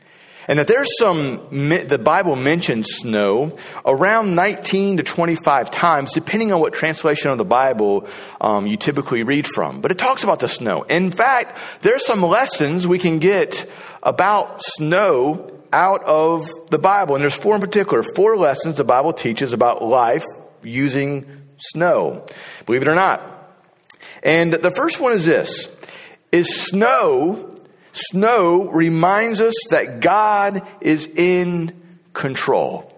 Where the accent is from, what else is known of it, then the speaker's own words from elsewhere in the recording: Ohio, United States; what are some snows that I've experienced in the Midwest growing up in Ohio, and also going to college in Springfield, Missouri.